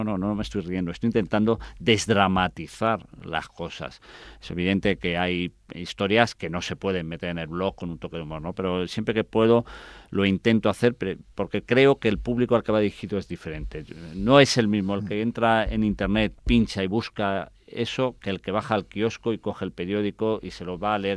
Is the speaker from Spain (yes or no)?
yes; Madrid, Community of Madrid, Spain; y yo que además soy de Carabanchel, nacido en Carabanchel.